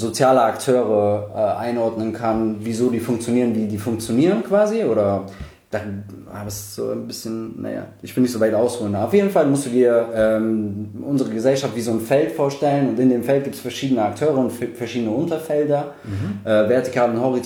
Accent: Rüsselsheim am Main, Hesse, Germany; Ah, ich komme ursprünglich aus dem wunderschönen Rüsselsheim am Main. Das liegt 20 Kilometer südlich von Frankfurt, genau zwischen Frankfurt, Wiesbaden, Mainz, Darmstadt. Also die beste Lage, die man sich vorstellen kann. Da komme ich her. Da bin ich auch aufgewachsen.

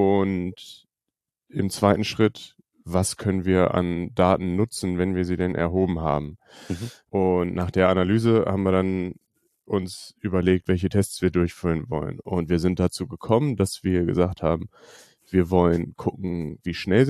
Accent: Hanover, Lower Saxony, Germany; ich komme aus Hannover, studiere hier im Moment noch Sport.

